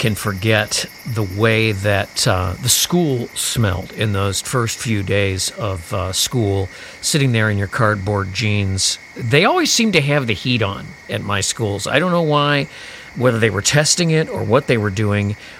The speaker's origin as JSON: {"language": "English", "town": "Chicago", "region": "Illinois", "country": "United States", "tie": "born or raised there", "said": "where I grew up in the Chicago area, the first day of school comes shortly after that."}